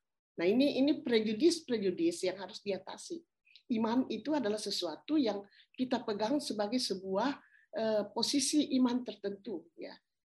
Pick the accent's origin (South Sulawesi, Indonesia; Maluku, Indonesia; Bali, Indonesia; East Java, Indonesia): South Sulawesi, Indonesia; saya dari Toraja. Ya. Dan di Toraja itu boleh dikatakan kebanyakan penduduknya beragama Kristen.